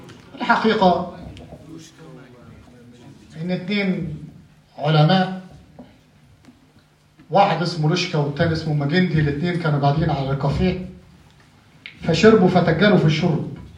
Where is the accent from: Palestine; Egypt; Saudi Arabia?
Egypt; انا عندنا في مصر اسمه القرنبيط